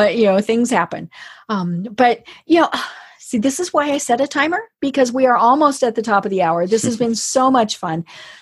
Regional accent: Colorado, United States; I'm from Colorado.

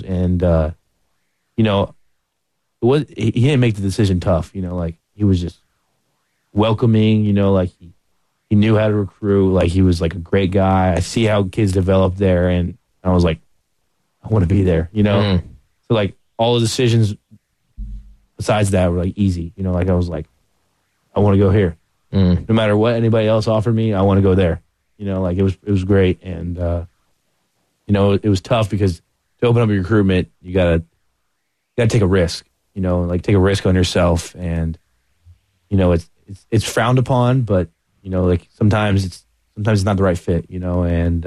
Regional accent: Tampa, Florida, United States; Oh, yeah, for sure. Yeah, I'm a Rays fan because I grew up in Tampa. I'm Rays, Lightning, Bucks fan.

